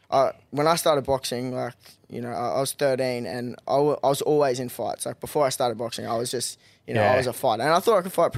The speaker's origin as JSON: {"language": "English", "town": "Gold Coast", "region": "Queensland", "country": "Australia", "tie": "born or raised there", "also_born_or_lived": "Brisbane", "said": "Or no, I grew up on the Gold Coast."}